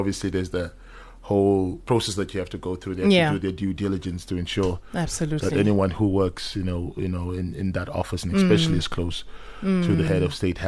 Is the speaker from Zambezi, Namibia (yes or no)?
no; Windhoek, Khomas, Namibia; also born or lived in Mashare; Yeah, so I grew up in Windhoek.